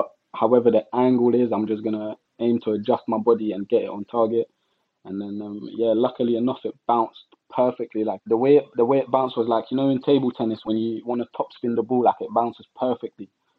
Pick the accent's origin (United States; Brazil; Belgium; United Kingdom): Belgium; Brussels; Growing up in Belgium, you'd think about the FA Cup on the same level as the Champions League, really.